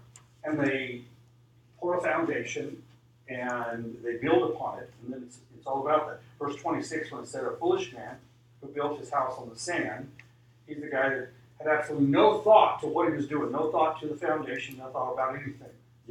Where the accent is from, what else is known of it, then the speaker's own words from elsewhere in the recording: Albuquerque, New Mexico, United States; I remember the first storm, because I grew up in Albuquerque, and you didn't have storms in Albuquerque.